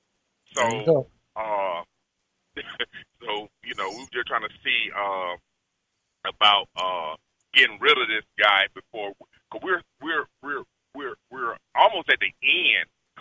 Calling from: Amarillo, Texas, United States; I'm calling from Amarillo, Texas, but my concerns are my home that I'm purchasing in Atlanta, Georgia.

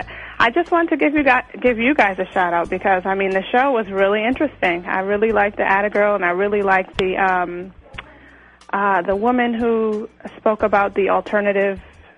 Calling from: Connecticut, United States; I'm calling from Connecticut.

